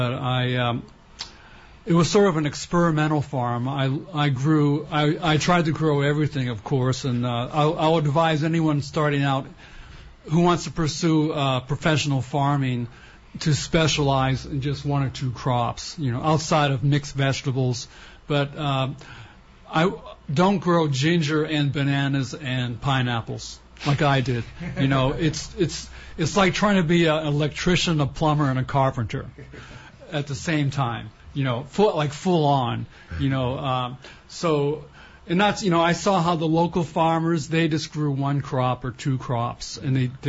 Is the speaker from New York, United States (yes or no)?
no; Massachusetts, United States; And I should go back to when I was born, and I grew up in Massachusetts